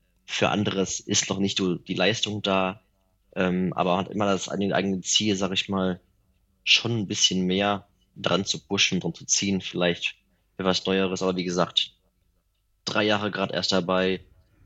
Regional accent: Remscheid, North Rhine-Westphalia, Germany; moved away as an adult; now in Witten, Germany; bin 32 Jahre alt, bin aus dem Bergischen Land, aus Remscheid nach Witten gezogen. Vor 6 Jahren hat es mich hier hingezogen, schön zentral gelegen im Ruhrgebiet quasi.

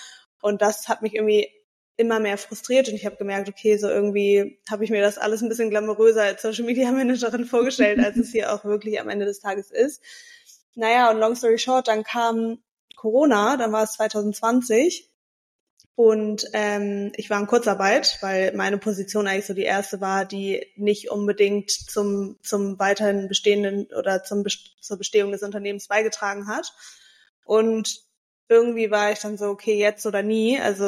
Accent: Hamburg, Germany; born there; Also ich bin in Hamburg geboren und lebe auch tatsächlich noch in Hamburg, beziehungsweise zwischen Hamburg und Mallorca inzwischen.

